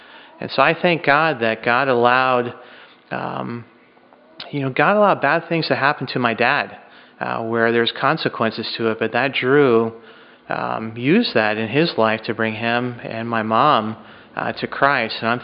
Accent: Nova Scotia, Canada; So I grew up in Nova Scotia, Canada, and that's where my parents still live. For me, I was not born into a Christian family.

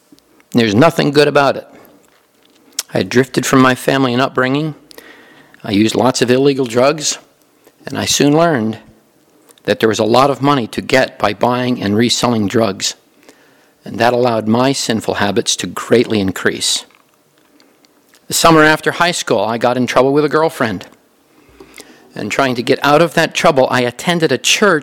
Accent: Pennsylvania, United States; I grew up in Pennsylvania and lived in the same house all the way through high school.

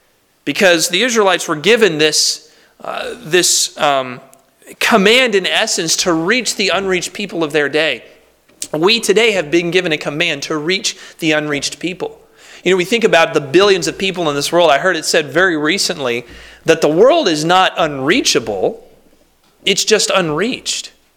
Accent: Harrisonburg, Virginia, United States; God took us back to my hometown in Harrisonburg.

